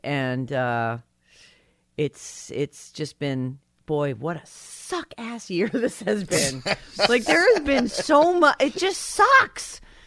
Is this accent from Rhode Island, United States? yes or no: yes; Rhode Island, United States; born there; Because I was born in Rhode Island.